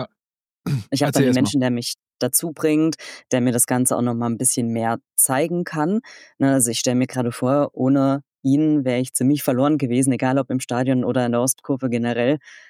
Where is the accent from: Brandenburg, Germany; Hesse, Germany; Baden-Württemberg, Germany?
Baden-Württemberg, Germany; born there; Also Exilant bin ich tatsächlich schon immer gewesen. Ich komme gebürtig generell aus Süddeutschland, rund um die Ecke Karlsruhe tatsächlich.